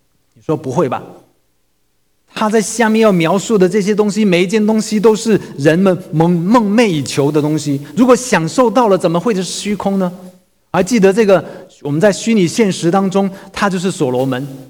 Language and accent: Chinese; Shantou, Guangdong, China; 我家是汕头的，我在汕头老家的时候呢